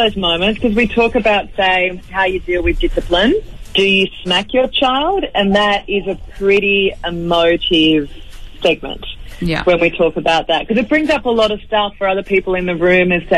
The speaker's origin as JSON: {"language": "English", "town": "Wauchope", "region": "New South Wales", "country": "Australia", "tie": "born or raised there", "said": "Look, I was raised free range because I grew up on a farm. I grew up in Warhope, mid North Coast in New South Wales"}